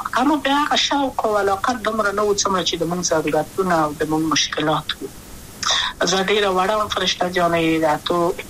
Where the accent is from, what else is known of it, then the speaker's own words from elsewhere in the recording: Kabul, Afghanistan; also born or lived in Wardak; زه خو اصلا د وردګو ولایت یم، د پلار مې د وردګو ولایت ته خلګنسې کې دلې د کابل په تخت پل سیمه کې یم، او لویا شویم کابل که یم.